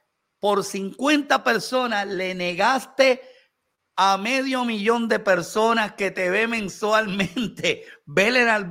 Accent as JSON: {"language": "Spanish", "region": "Florida", "country": "United States", "said": "No, porque es que es de Florida, no tiene que ver PNP, yo soy de Florida."}